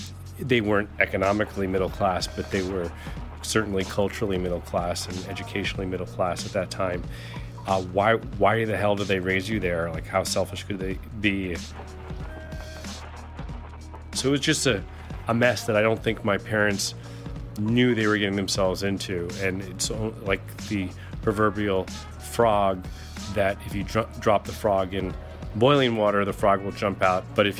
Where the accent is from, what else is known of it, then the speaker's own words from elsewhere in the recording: New York City, New York, United States; I'm from New York City, specifically the Lower East Side, even more specifically, Avenue D and Houston Street. I was born in 1969, and my parents moved to the Lower East Side at that time